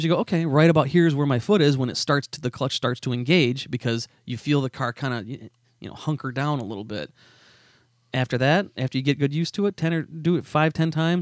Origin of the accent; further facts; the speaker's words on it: United States; I am an American guy, but I'm also a GM guy